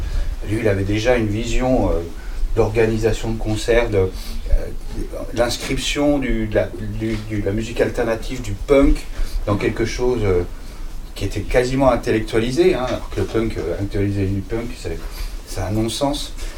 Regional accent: Bourgogne-Franche-Comté, France; parce que je viens de la Franche-Comté

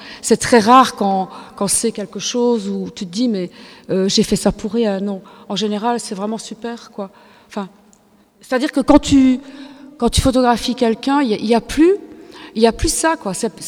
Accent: Liège, Wallonia, Belgium; à la zone à Liège, parce que je suis liégeoise

